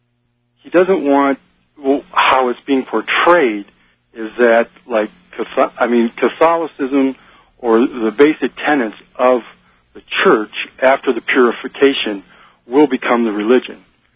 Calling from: Montana, United States; I'm calling from Montana.

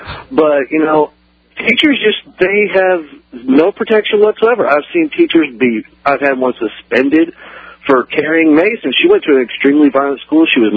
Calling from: Oxford, Alabama, United States

